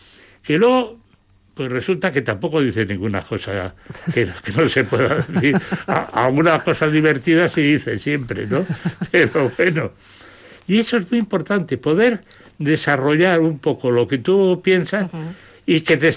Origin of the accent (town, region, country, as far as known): Basque Country, Spain